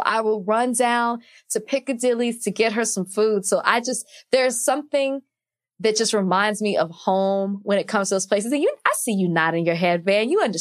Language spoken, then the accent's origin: English; Dallas, Texas, United States; I don't like that you did me like that. Like, I'm from Oak Cliff.